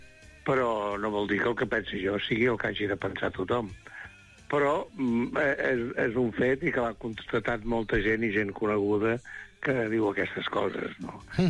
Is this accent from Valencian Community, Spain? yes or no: no; Figueres, Catalonia, Spain; born there; vaig néixer a Figueres. Però no has dit l'any que vaig néixer. Jo vaig néixer el 1940.